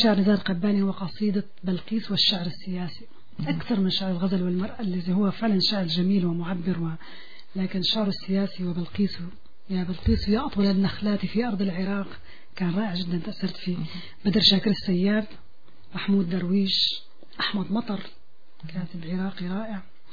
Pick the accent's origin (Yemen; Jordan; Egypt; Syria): Syria; لما كنت صغيرة بسوريا